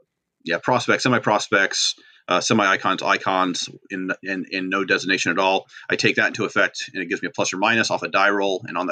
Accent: New York, United States; which is based upon where I grew up in New York originally, three small counties.

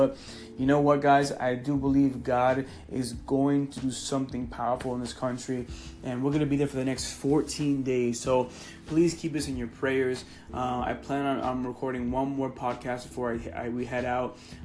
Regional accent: Colombia; just came back from Colombia about two months ago. And that was a great experience going back to my home country and preaching over there.

